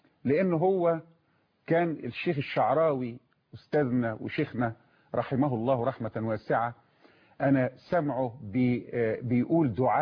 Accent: Egypt; كلمة عندنا كمصريين بنقولها دايما ربنا يسهل،

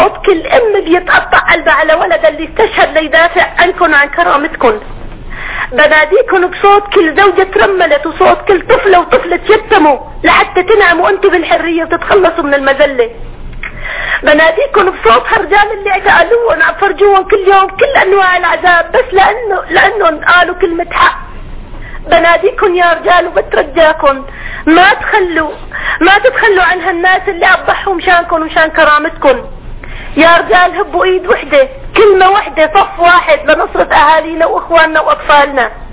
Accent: Aleppo, Aleppo Governorate, Syria; صحيح انا بقول قدام العالم انا حلبية

